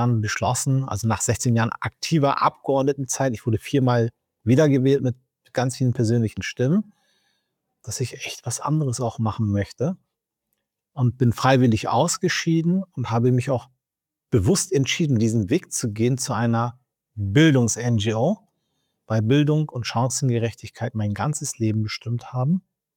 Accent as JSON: {"language": "German", "region": "Bremen", "country": "Germany", "said": "ich komme aus Bremen"}